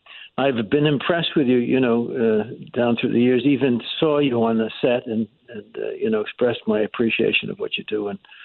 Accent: Yonkers, New York, United States; So my childhood, I grew up in Yonkers, New York, and I had two brothers.

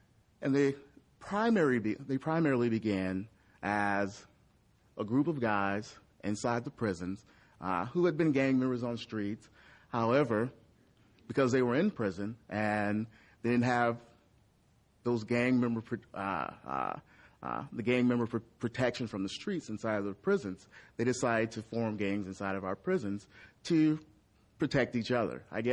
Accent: Oakland, California, United States; I grew up in East Oakland. And the neighborhood I grew up in East Oakland is over in the flatlands, kind of outside of, just outside of the Coliseum, and a really bad gang-infested area.

